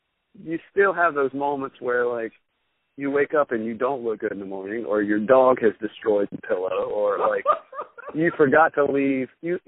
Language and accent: English; the South, United States; now in New York, United States; Yeah, as a Southerner, too, I've been in New York for almost 11 years now.